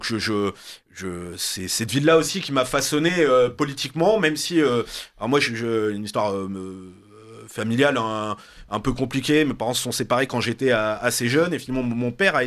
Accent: Nice, Provence-Alpes-Côte d'Azur, France; je suis un Niçois, oui, réellement, parce que du côté de mon père, on est d'une vieille famille niçoise, et du côté de ma mère, ce qui est pas très original à Nice, ma mère est une rapatriée d'Algérie

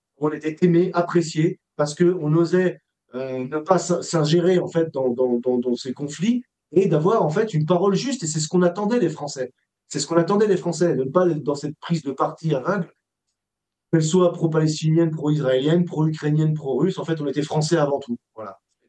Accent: France; Heureusement que je suis français

